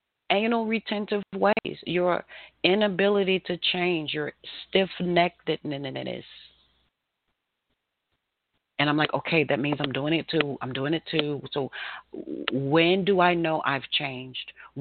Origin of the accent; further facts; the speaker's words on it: St. Louis, Missouri, United States; I'm from St. Louis. Don't blame me.